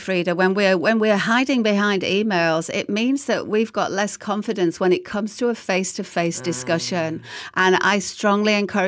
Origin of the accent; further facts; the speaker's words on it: Sheffield, Yorkshire and the Humber, United Kingdom; accent: Sheffield; So I was speaking in my Sheffield accent in those days, which is very different.